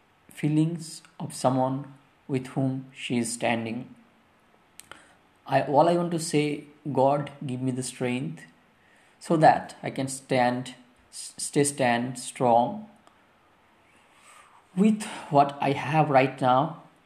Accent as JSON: {"language": "English", "town": "Kolkata", "region": "West Bengal", "country": "India", "second_language": "English", "said": "from Kolkata."}